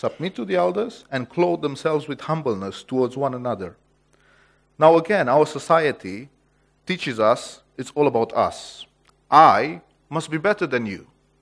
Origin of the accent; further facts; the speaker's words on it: Romania; You know, I come from Romania. We had communism and we had dictators.